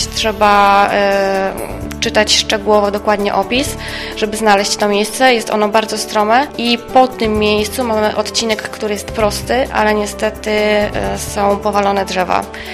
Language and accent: Polish; Namysłów, Opole Voivodeship, Poland; jestem z Namysłowa.